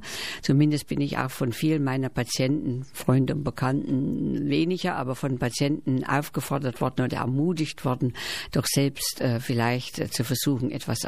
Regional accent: Steinach, Thuringia, Germany; Also mein Dialekt stammt aus dem Thüringer Wald, aus dem tiefsten Thüringer Wald, aus Steinach bei Sonneberg.

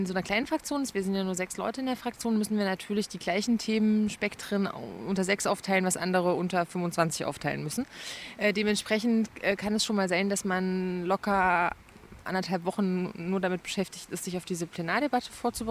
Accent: Ilmenau, Thuringia, Germany; Ich komme eigentlich aus Ilmenau und sitze die erste Legislaturperiode im Thüringer Landtag.

